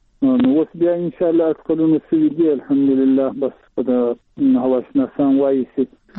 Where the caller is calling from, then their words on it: Shajoy, Zabul, Afghanistan; د زابل ولایت شاجیل ولسوالي.